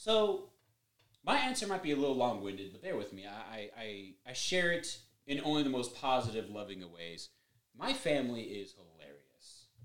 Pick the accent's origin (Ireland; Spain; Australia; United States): United States; the South; accent: Southern; But I'm definitely not country. You know, even though I'm from the South, I don't really have a powerful Southern accent or anything like that. It comes out in some words.